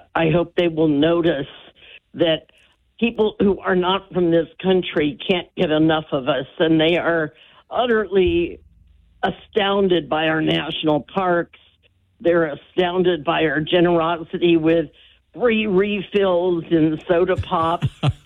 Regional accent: United States; But I'm an American.

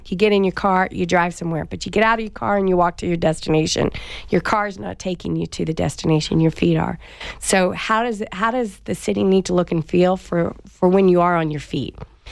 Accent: Florida, United States; folks, I'm from Florida. We have nothing but flat land.

